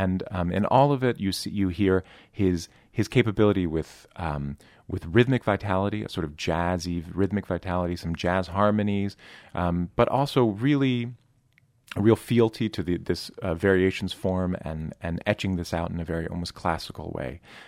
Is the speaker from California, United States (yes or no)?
no; Philadelphia, Pennsylvania, United States; I grew up in the Philadelphia area